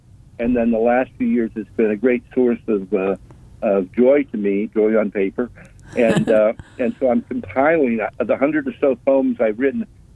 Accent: Windber, Pennsylvania, United States; also born or lived in Johnstown; I was born in Johnstown, Pennsylvania, which is a steel town. And I grew up in Windsor, Pennsylvania, which is a coal town.

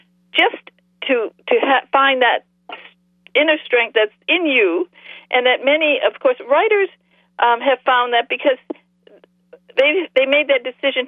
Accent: Michigan, United States; moved away as an adult; now in England; When I was 21 years old, I bought a cottage in England. I'm from Michigan, but I bought a cottage in England, a 400-year-old cottage, and I moved to England

